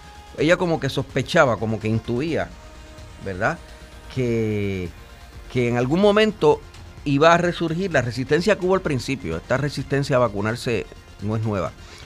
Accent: Puerto Rico; Usted sabe cómo somos los puertorriqueños, ¿verdad?

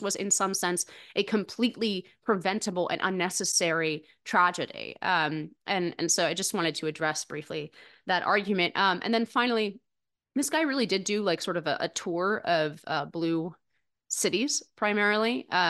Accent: New York, United States; which, you know, as a New Yorker, I'm noticing down the street from me.

